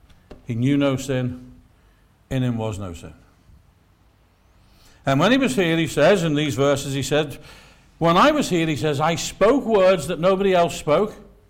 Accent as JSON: {"language": "English", "town": "Liverpool", "region": "North West England", "country": "United Kingdom", "tie": "born or raised there", "said": "We had a great preacher near where I was brought up in Liverpool, across the other side, on the posh side, on what the Wirral, as we call it"}